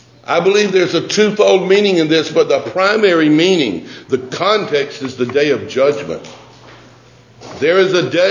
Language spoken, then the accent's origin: English; Georgia, United States; Man plants, you know, I'm from Georgia, and so in my lifetime I've seen it numerous occasions that on our farm they came along and there were woodlands of completely grown pine trees.